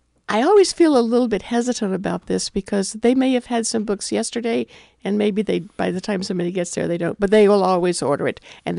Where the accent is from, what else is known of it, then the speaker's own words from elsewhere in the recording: Portland, Oregon, United States; now in Astoria, United States; it came from a neighborhood in my hometown of Portland.